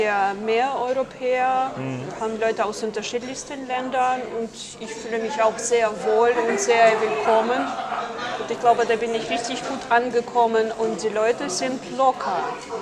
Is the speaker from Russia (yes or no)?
yes; Russia; man hat mich gerade so noch so geduldet als Russin